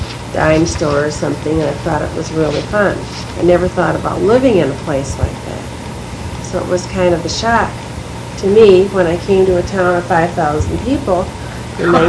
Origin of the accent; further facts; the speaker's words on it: Minnesota, United States; now in Waseca, United States; I had never lived in a small town until I came to Waseca, because I grew up in the Twin Cities